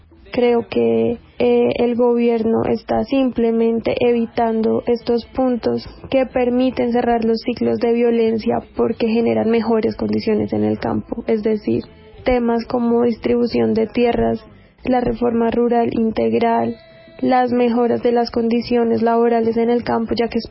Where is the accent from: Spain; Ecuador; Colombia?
Colombia; como sociedad colombiana